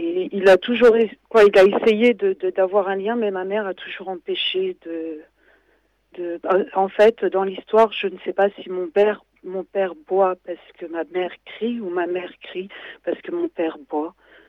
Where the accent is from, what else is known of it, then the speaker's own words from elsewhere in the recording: Paris, Île-de-France, France; je suis parisienne, née à Paris, mais je suis saisonnière, donc j'ai l'habitude de bouger